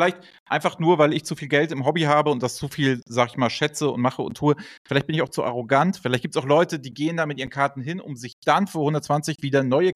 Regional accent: Hamburg, Germany; Und die 25 Euro mir als Hamburger waren sie definitiv nicht zu viel.

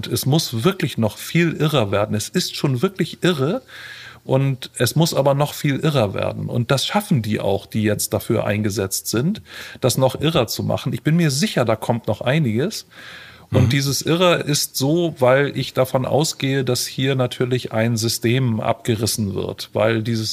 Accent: Hamburg, Germany; ich bin Hamburger Jung, ich bin hier geboren.

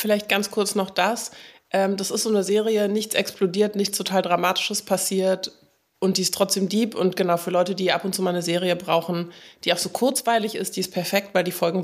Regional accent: Berlin, Germany; ich bin ja in Berlin groß geworden

